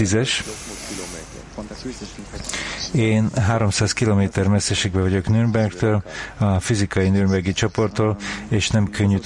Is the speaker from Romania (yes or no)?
no; Germany; Hungarian is a second language; de én német vagyok.